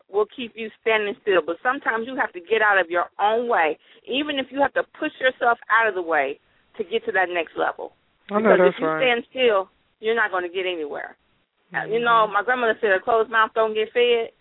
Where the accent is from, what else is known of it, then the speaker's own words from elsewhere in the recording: Indiana, United States; now in Atlanta, United States; I'm originally from Indiana, currently located down south in the Dirty Dirty, A.